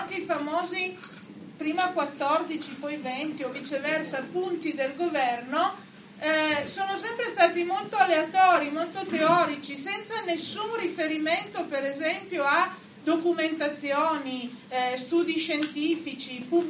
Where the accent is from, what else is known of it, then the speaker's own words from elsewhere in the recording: Piedmont, Italy; non siamo della Val di Susa, siamo della Val Sangone, che è l'altra valle meno nota